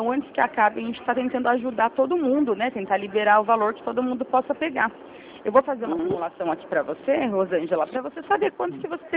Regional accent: São Paulo, Brazil; eu sou do interior de São Paulo.

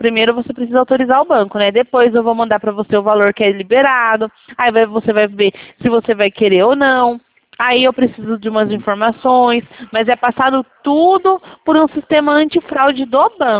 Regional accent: São Carlos, São Paulo, Brazil

